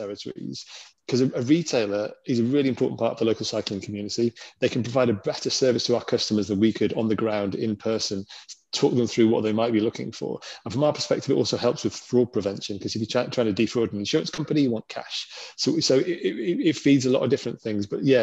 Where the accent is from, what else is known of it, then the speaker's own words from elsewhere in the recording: North West England, United Kingdom; But I grew up in the Lake District, I've always ridden bikes